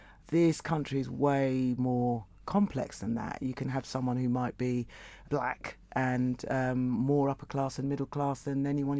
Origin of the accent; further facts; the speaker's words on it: London, United Kingdom; born and bred in London